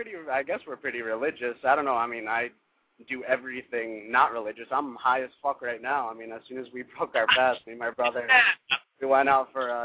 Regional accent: Egypt; Oh, I'm actually from Egypt.

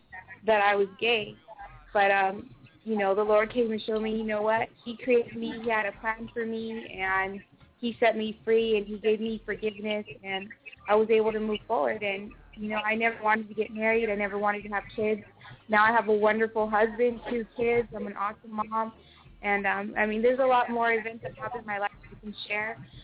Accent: San Diego, California, United States; I had to go through a lot growing up in San Diego and streets

